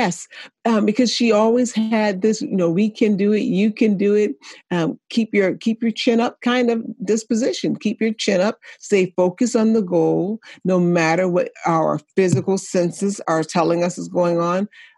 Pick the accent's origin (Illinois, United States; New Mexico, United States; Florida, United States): Illinois, United States; Chicago; I grew up born on the South Side of Chicago and had grew up into poverty and had some bouts of homelessness